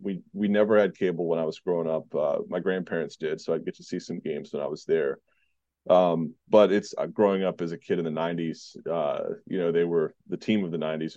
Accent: Virginia, United States; also born or lived in North Carolina / Georgia; I grew up in Southeast Virginia for the most part. Child of divorce with two loving parents who lived in different places. So I was bouncing back and forth a lot between military bases in North Carolina, Georgia. But mostly home was always Southeast Virginia.

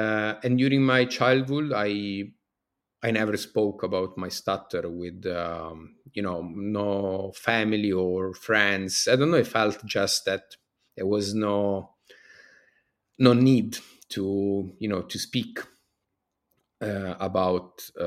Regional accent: Italy; now in Tromsø, Norway; I'm from Italy, but I live in the Arctic, in the Norwegian Arctic, in Tromsø, where I spent the last 7 years.

